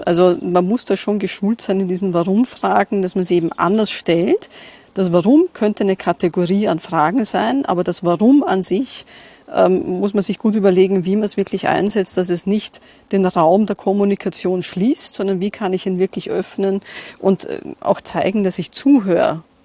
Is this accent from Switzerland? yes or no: no; Austria; Und bei uns in Österreich könnte man sagen, da gibt's einen eigenen Typus da draußen